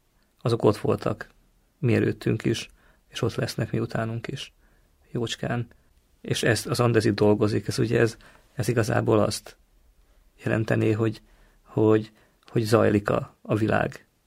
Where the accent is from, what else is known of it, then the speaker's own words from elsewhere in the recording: Makó, Csongrád-Csanád, Hungary; ez ott Makón van a nagyapámék házában, ahol én felnőttem.